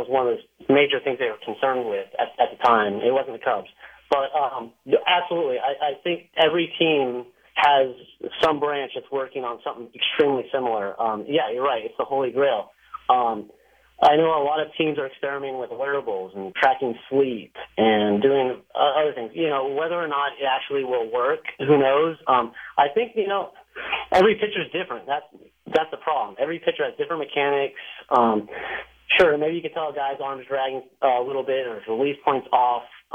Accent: Houston, Texas, United States; Yeah, I'm from Houston, and I kind of grew up an Astros fan

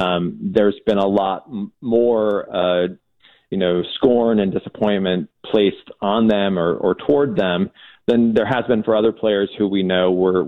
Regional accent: St. Louis, Missouri, United States; I grew up in the St. Louis area, and, going back into St. Louis to film

